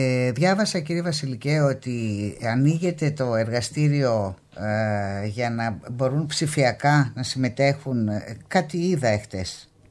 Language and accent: Greek; Greece; Και θέλω να σας ευχαριστήσω σαν Ελληνίδα και για το τελευταίο σας εγχείρημα.